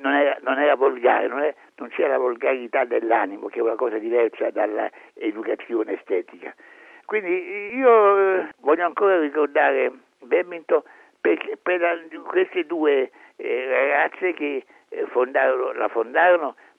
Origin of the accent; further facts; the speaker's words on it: Rome, Lazio, Italy; No, io non sono un provinciale, sono un romano